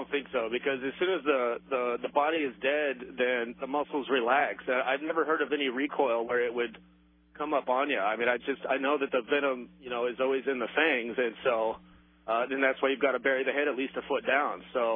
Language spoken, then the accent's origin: English; Texas, United States; Hey, so I grew up in Texas, and so, you know, we all grew up with rattlesnakes and water moccasins